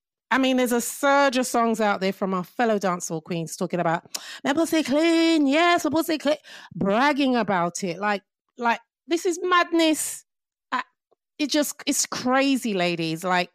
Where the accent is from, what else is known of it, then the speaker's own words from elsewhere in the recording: England, United Kingdom; accent: English; I'm really, really honoured and happy that I can talk with my hardcore English accent right now.